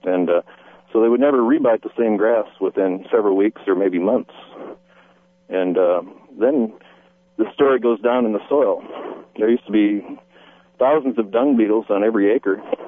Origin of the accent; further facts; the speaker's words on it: Pennsylvania, United States; I grew up in Pennsylvania, and I was a bird watcher as a kid.